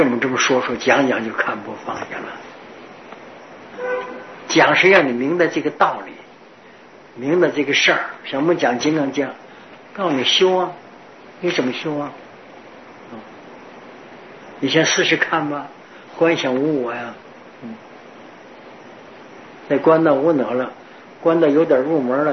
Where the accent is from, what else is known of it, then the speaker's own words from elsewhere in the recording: Northeast China, China; 我们从小，我是生在东北，我们东北有个口头语叫妈了巴子